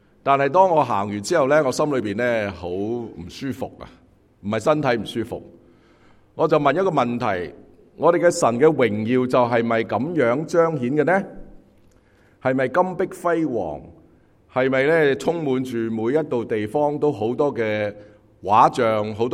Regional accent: Guangdong, China; 可能我哋广东人都系咧已经系移民咗好耐啊

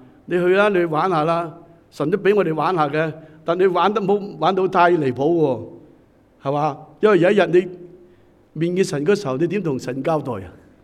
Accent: China; 我哋中国人最中意啦

